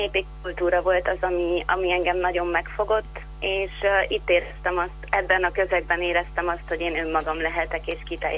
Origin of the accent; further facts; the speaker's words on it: Zalaapáti, Zala, Hungary; én tényleg belecsöppentem Zalapátiba, a kicsi falucskámba, ahonnan én származom.